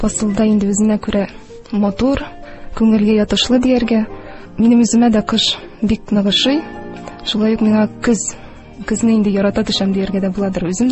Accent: Tuban Abdul, Tatarstan, Russia; Мин үзем Татарстан Республикасыннан, Әлмәт районы Түбән Абдул авылыннан булам.

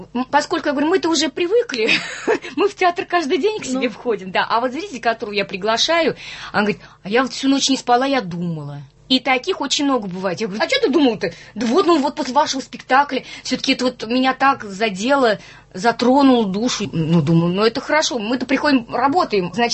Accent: Naberezhnye Chelny, Tatarstan, Russia; Ну, лично я из Челнов.

